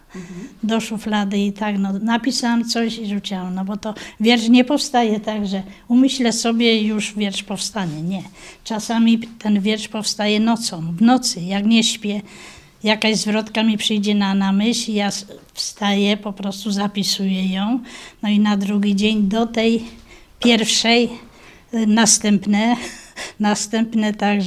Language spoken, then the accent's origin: Polish; Głogoczów, Lesser Poland, Poland; urodziłam się w Głogoczowie 8 lutego 1944 roku. Dolne Górne Szwaby to dzielnica moja, gdzie mój dom rodzinny, gdzie moja ostoja. Tu zostałam żoną, mamą, potem babcią.